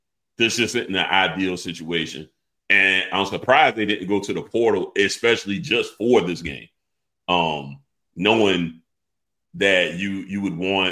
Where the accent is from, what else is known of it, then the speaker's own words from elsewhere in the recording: Georgia, United States; The reason a person like me, not from Miami, I'm from Georgia.